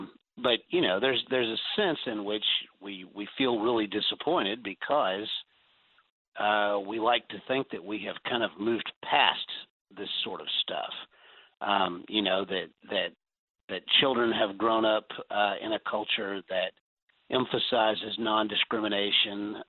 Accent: the South, United States; I grew up, maybe you did too. I'm 48. I grew up in the South.

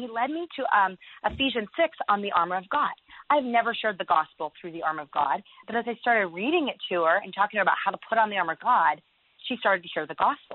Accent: United States; being an American

